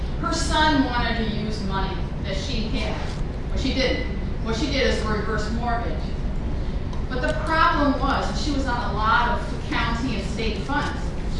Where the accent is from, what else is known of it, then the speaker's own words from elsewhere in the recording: New York, United States; I'm from New York State